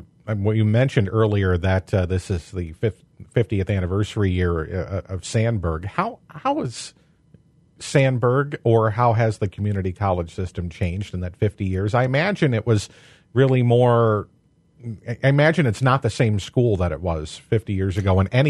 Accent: Illinois, United States; I'm from Henry County, so that meant I would have probably, if I had chosen a community college, I'd have gone to probably Black Hawk

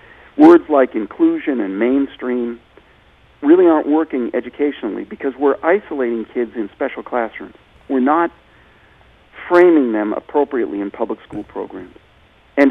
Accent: Boston, Massachusetts, United States; Growing up in Boston with a larger-than-life Irish Catholic father and trying to find my place with other children, sighted children

